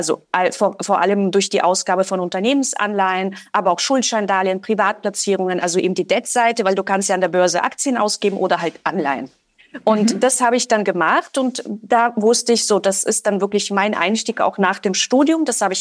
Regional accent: Russia; also born or lived in Czechoslovakia; Also ich komme ja aus super einfachen Verhältnissen. Ich bin in der Tschechoslowakei geboren, in Russland aufgewachsen

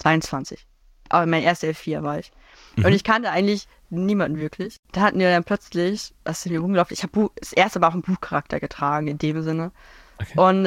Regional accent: Baden-Württemberg, Germany; Also ich komme aus Baden-Württemberg oder so alles so an, so 2 Stunden ist für mich, kann ich spontan hinfahren.

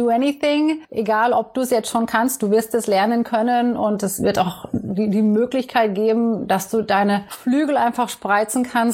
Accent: East Germany, Germany; born or raised there; now in United States

